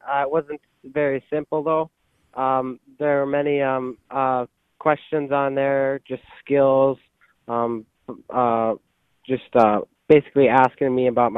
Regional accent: Max, North Dakota, United States; I come from Max, North Dakota, I farm myself, some acres, some grain crops.

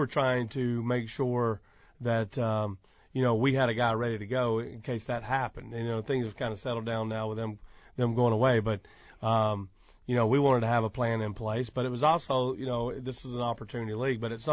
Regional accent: Alabama, United States; I'm from Alabama, so obviously, I can remember as a kid when Charles Barkley was playing there and Chuck Persons and Westbrook.

